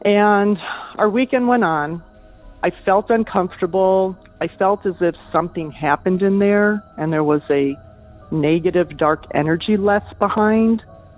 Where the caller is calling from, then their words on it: Arizona, United States; I'm calling from Arizona.